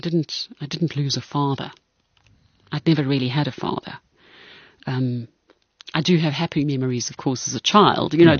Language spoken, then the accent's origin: English; Brits, North West, South Africa; growing up in Brits all those years ago was this undercurrent of Afrikaner violence